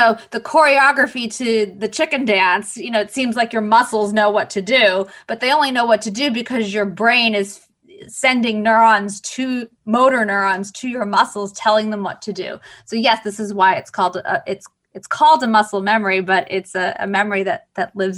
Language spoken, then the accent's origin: English; Boston, Massachusetts, United States; And I'm from Boston.